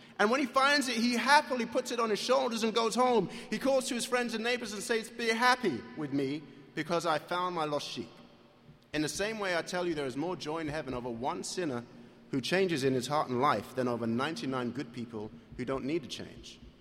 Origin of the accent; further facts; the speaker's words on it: London, United Kingdom; moved away as an adult; now in United States; I was here from London, England. I was on a scholarship to train as a dancer